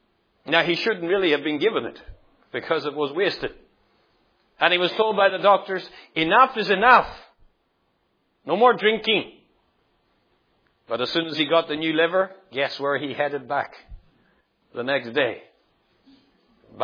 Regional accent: Northern Ireland, United Kingdom; I grew up in Northern Ireland

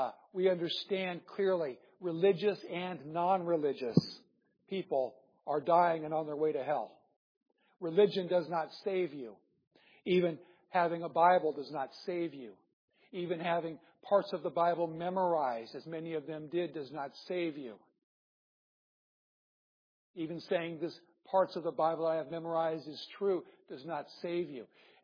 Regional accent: Norfolk, Nebraska, United States; born there; Well, I was born in Norfolk. Norfolk, Nebraska.

